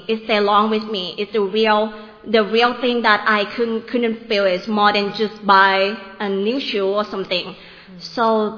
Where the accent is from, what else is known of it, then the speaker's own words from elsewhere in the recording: Nonthaburi, Thailand; also born or lived in Northeast Thailand; I come from North East. I was born there in northeast of Thailand, and then I grew up in Nong Thaburi, which is 1 hour and a half away from Bangkok. And then after I graduated, I moved in Bangkok downtown